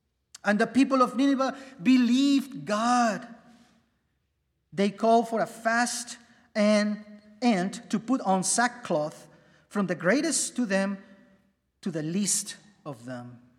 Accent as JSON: {"language": "English", "country": "Peru", "tie": "born or raised there", "said": "I remember growing up in Peru, one of my favorite stories was"}